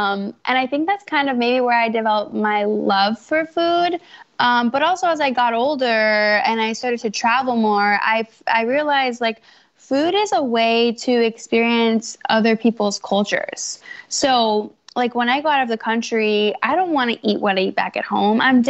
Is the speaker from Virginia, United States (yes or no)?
yes; Virginia, United States; Like I said, I grew up in Fairfax County. I've stayed in Fairfax County. I love the area.